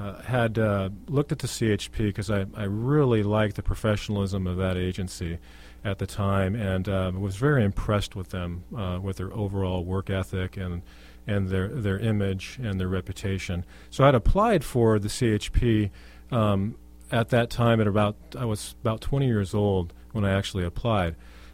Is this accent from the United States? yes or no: yes; Rancho Cordova, California, United States; got to work in my hometown of Rancho Cordova, which was a really, really great experience.